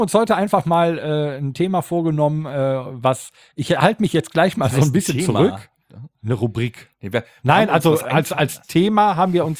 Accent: Rhineland, Germany; Ich bin Rheinländer.

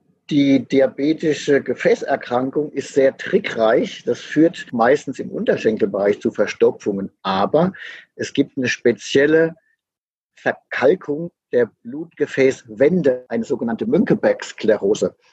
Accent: Rhineland-Palatinate, Germany; Ich komme aus Rheinland-Pfalz.

